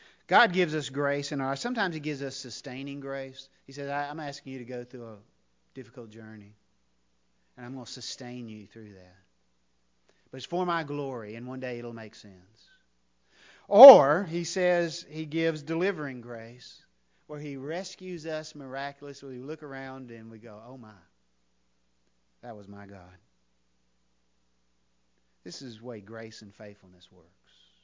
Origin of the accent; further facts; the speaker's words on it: Mississippi, United States; as I was a young man growing up in North Mississippi, raised on a cattle farm